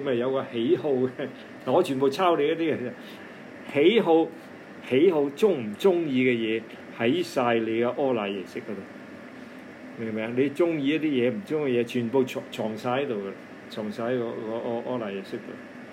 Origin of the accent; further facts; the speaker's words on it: Guangdong, China; 我們廣東人叫它那朵花呢